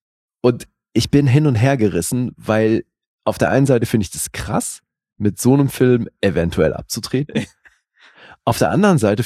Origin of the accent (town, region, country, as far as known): Bern, Switzerland; born or raised there